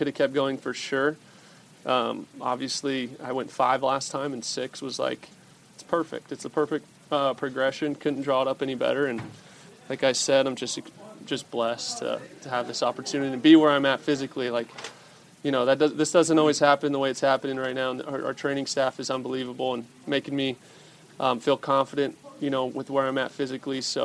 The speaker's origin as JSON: {"language": "English", "town": "Anaheim", "region": "California", "country": "United States", "tie": "born or raised there", "said": "just my first start in Anaheim for my hometown team"}